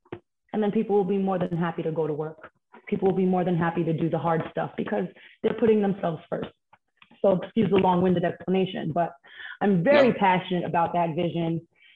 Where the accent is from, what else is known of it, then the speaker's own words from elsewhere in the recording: Brooklyn, New York, United States; I grew up in Bed-Stuy, Brooklyn. Back before it is what everybody believes it to be now, not the best neighborhood to grow up in as a youth